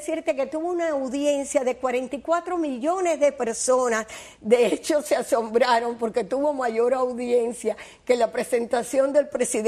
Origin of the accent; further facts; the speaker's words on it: Cuba; como somos los cubanos